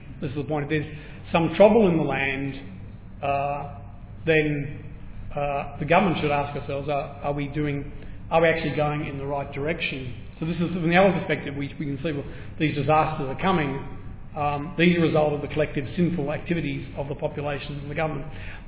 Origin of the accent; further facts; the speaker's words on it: Melbourne, Victoria, Australia; now in Perth, Australia; I grew up in Melbourne, lived here for 43 years, and the last 5 years I've been in Perth.